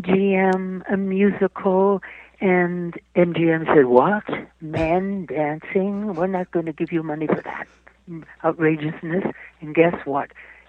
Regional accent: Hollywood, California, United States; I started in Hollywood because I was born in Hollywood, California, in the Hollywood Hospital.

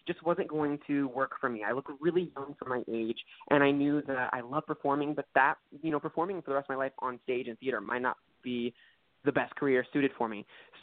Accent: Indianapolis, Indiana, United States; me growing up in Indianapolis

